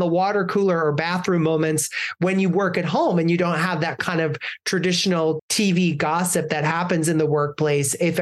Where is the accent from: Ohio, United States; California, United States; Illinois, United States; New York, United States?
Illinois, United States; Ottawa; that was in a diner where I grew up in Ottawa, Illinois.